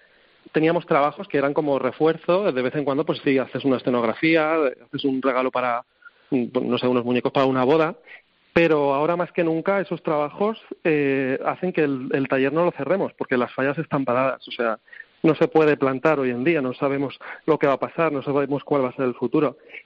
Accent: Valencian Community, Spain; yo soy valenciano, me dedico a esto hace no mucho tiempo, 7 años, no soy una persona tampoco muy mayor

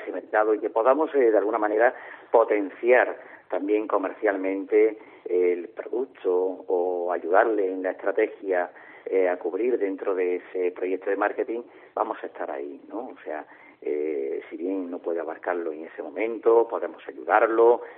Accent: Motril, Andalusia, Spain; En ocasiones he tenido el pellizco de no ser profeta de mi tierra, ¿no?, y que en ocasiones más de fuera que de dentro. Pero bueno, para mí es una satisfacción, porque si en algún momento puedo dejar en cualquier punto el nombre de Motril, a mí me llena de orgullo.

